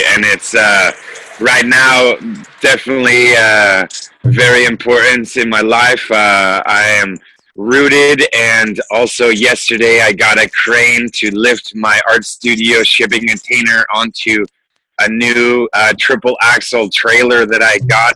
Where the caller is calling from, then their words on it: Washington, United States; I'm calling in from the Pacific Northwest here in Washington.